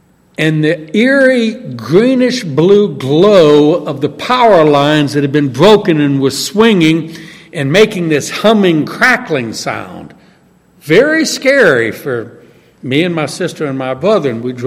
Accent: New Orleans, Louisiana, United States; When I was, I was 13 years old, and I grew up in New Orleans, and as you know, every few years a hurricane comes toward New Orleans.

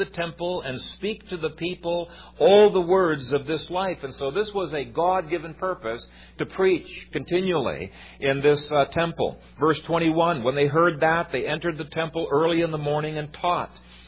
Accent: Ethiopia; Growing up in Ethiopia, you would give money to some or give food to some, but you couldn't possibly give to everyone.

